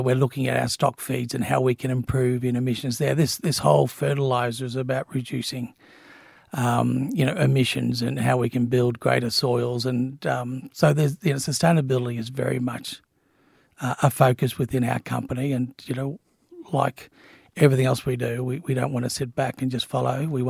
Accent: Toowoomba, Queensland, Australia; born there; I was born here in Toowoomba, but spent most of my growing years in as a city slicker.

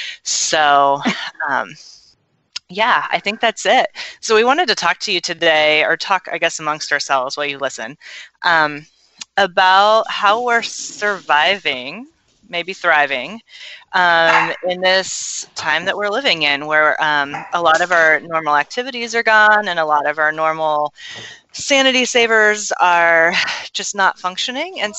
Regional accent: Ohio, United States; now in Triad, United States; I have been here in the Triad for almost 4 years now. I'm originally from Ohio.

